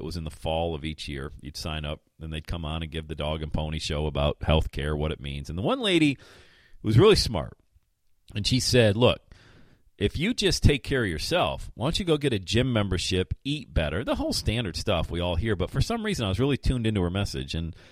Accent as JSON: {"language": "English", "town": "Bradford", "region": "Pennsylvania", "country": "United States", "tie": "born or raised there", "said": "And then we moved to Bradford, Pennsylvania, my hometown where I have all these real estate rentals."}